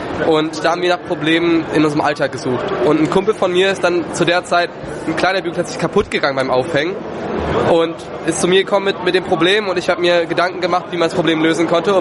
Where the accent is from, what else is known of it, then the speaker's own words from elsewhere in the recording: Baden-Württemberg, Germany; ich weiß nicht, wie ihr herkommt, ich komme aus The Land, Baden-Württemberg